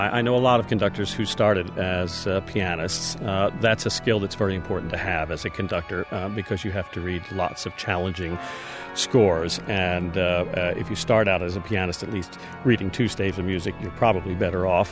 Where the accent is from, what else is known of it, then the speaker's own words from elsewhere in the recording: Philadelphia, Pennsylvania, United States; Yeah, I grew up in Philadelphia. I went to the Philadelphia Musical Academy, then to the University of the Arts, spent a summer or two in Europe studying early music